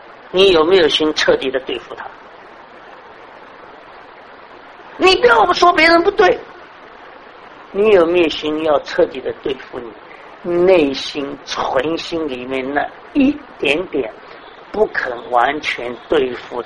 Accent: Shanghai, China; 我们上海人说，那里头的儿子自己的好

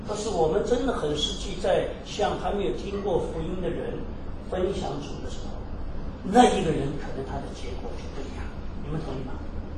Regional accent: Shanghai, China; 因为我自己的家庭，我上海人，我们世家就是做生意的嘛

